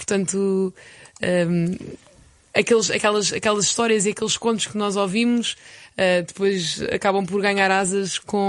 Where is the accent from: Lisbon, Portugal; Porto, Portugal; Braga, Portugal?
Lisbon, Portugal; Alvalade; born there; Eu nasci em Alvalade.